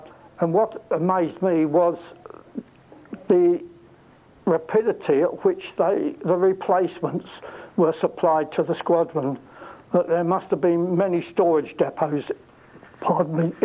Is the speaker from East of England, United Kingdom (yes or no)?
yes; Watford, East of England, United Kingdom; born there; I was born locally in Watford in July 1925.